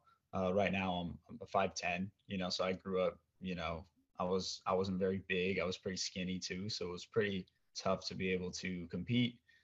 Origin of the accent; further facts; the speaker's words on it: Oregon, United States; So he grew up in Oregon, and I'm from Oregon.